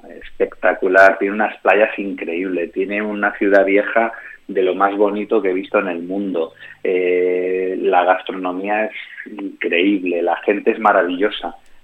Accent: Ibiza, Balearic Islands, Spain; como buen ibicenco te diría que somos los número uno

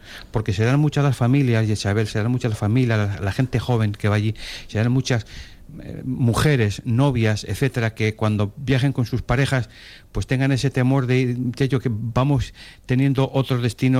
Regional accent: Canary Islands, Spain; como gran canario

